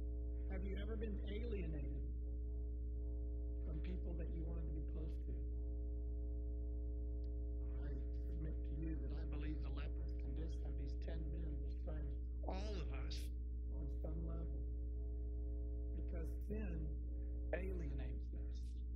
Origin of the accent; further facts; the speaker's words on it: Kennesaw, Georgia, United States; And I grew up in Georgia, out north of Atlanta, what is called Kennesaw.